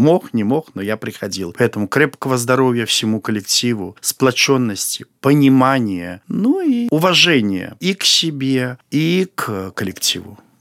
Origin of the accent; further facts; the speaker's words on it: Minsk Region, Belarus; now in Barysaw, Belarus; покуда я пришел в Борисов, я из Крупского района, я тоже был там заведующим сельским домом культуры.